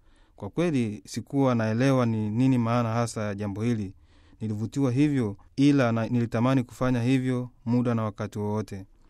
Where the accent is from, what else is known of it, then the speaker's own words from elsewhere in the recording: Moshi, Kilimanjaro, Tanzania; born there; nilizaliwa katika jimbo la Moshi, parokia la Urere. Mimi ni mtoto wa pili kati ya watoto tisa wa …